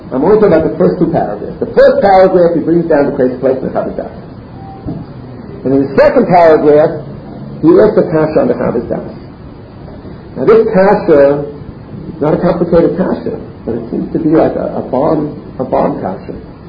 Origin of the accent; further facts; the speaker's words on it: Manhattan, New York, United States; I'm from Manhattan, but I hope to be here in time.